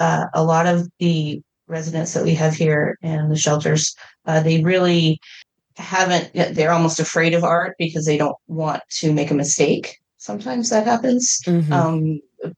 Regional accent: Maine, United States; also born or lived in Arizona; Yeah, so I actually am from Maine. I grew up here. I grew up in Western Maine

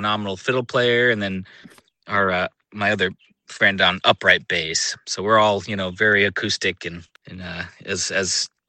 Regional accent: Gardiner, Maine, United States; Yeah, so I grew up here in Maine. I'm from Gardner, Maine originally. I grew up in a pretty big family.

